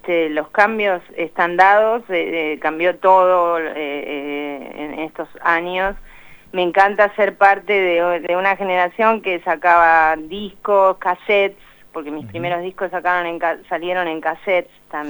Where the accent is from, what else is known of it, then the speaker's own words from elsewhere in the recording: Lanús, Buenos Aires Province, Argentina; yo viví, nací en Lanús